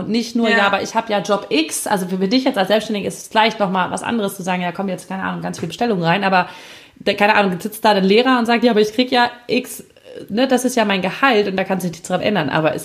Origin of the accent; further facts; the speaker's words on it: Northern Germany, Germany; Habe ich ja was gelernt als Norddeutsche.